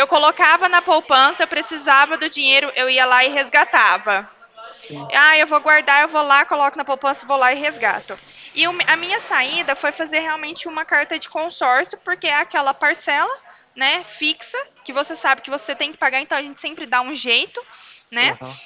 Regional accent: Franca, São Paulo, Brazil; Aqui em Franca, eu sou de Franca.

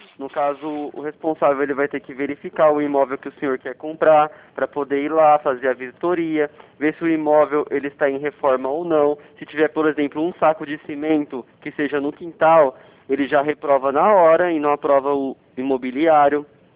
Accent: Franco da Rocha, São Paulo, Brazil; Eu sou de Franco da Rocha também

